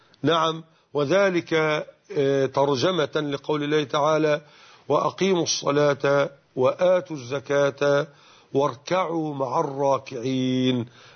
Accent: Mit Hadid, Dakahlia, Egypt; في قريتنا ميت حديد دقهلية

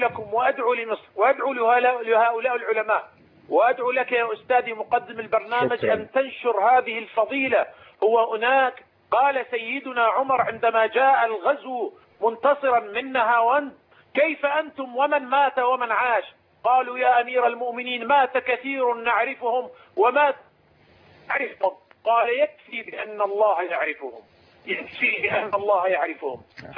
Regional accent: Iraq; فأنا أنقل لكم وأنا من العراق

